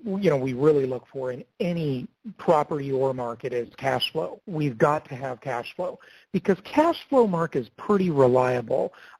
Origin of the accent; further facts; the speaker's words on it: California, United States; now in Phoenix, United States; California, and of course that's a huge state, it's my home state where I've lived almost all of my life until 2.5 years ago when I moved to Phoenix.